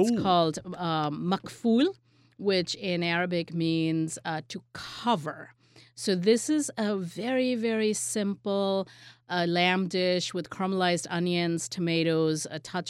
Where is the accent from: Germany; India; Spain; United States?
India; Hyderabad, Telangana; a very, very, very popular dish in Hyderabad, which is my hometown.